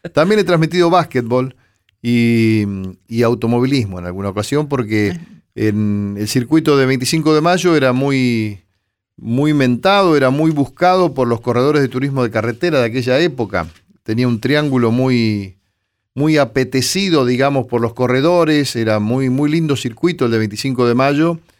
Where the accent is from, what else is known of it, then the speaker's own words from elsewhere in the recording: 25 de Mayo, Argentina; yo ya trabajaba en la radio en mi pueblo, en 25 de mayo